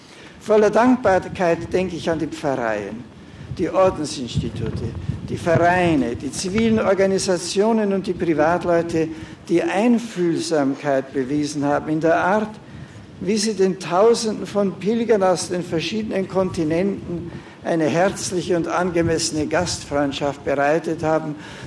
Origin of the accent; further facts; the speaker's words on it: Germany; dass ich hier in meiner Heimat und mit einem solchen friedenstiftenden Anlass beginnen darf